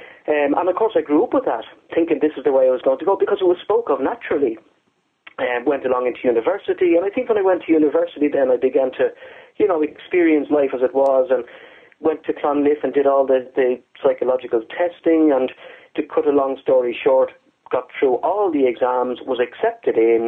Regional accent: Dublin, Leinster, Ireland; born there; I was born in 1971 in Dublin, the capital city of Ireland

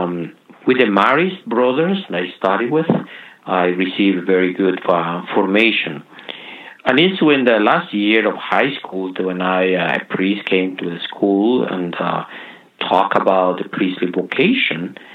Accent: Mérida, Yucatán, Mexico; born there; English is a second language; Well, I was born Mexican in the Yucatan Peninsula, Mérida City. A Catholic family. We were raised Catholics.

